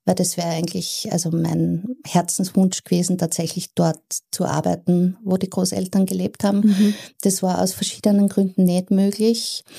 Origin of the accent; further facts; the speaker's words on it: Graz, Styria, Austria; ich bin eine Grazerin, ich bin in Graz geboren.